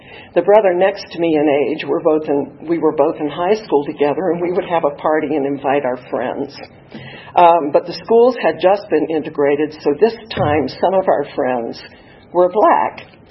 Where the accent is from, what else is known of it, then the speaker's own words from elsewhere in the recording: Virginia, United States; born there; I was born in 1953. That makes me 66, so you don't have to do the math. I was born in Virginia. My father was a farmer.